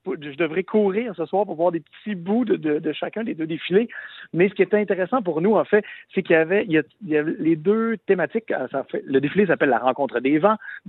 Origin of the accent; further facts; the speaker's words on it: Quebec, Canada; on a plutôt questionné notre rapport en tant que Québécois à ces éléments-là.